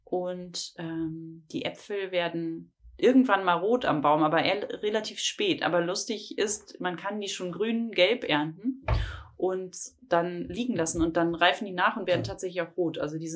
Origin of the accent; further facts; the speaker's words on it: Northern Germany, Germany; also ich komme ja aus dem Norden.